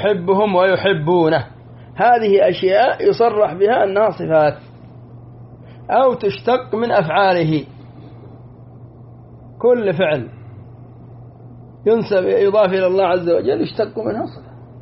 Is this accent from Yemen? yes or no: yes; Yemen; ونحن نقرأها في ركعتي الفجر كل يوم، وخصوصا عندنا في اليمن يقرأها في الركعة الثانية